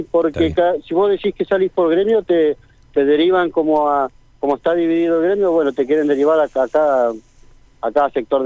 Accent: Plotier, Neuquén, Argentina; somos todos de Plotier, nacidos y criados en Plotier.

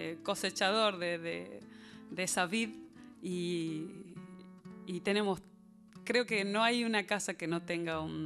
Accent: Salta, Argentina; En especial, yo vengo de la provincia de Salta, pero me declaro una defensora del canto popular, de cómo cantamos allá

